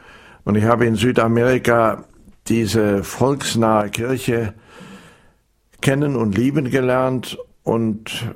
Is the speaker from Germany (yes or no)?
yes; Mönchengladbach, North Rhine-Westphalia, Germany; now in Bolivia; Das ist einfach, das heißt Bückelberg, genauso wie Sie sagen. Ja, das ist die Heimat v